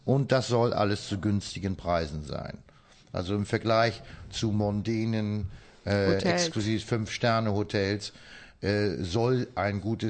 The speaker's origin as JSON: {"language": "German", "town": "Lübeck", "region": "Schleswig-Holstein", "country": "Germany", "tie": "born or raised there", "also_born_or_lived": "Gdańsk / United Kingdom", "said": "Ich bin in Danzig geboren, in Lübeck zur Schule gegangen und bin ausgewandert nach Großbritannien 1971 und bin in 2004 wieder zurückgekehrt in das schöne Travemünde"}